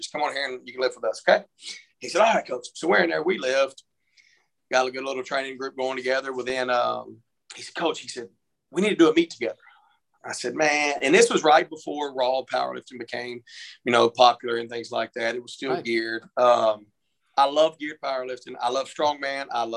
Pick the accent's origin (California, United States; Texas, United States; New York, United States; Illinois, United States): Texas, United States; Jacksonville; I'm from Jacksonville, Texas.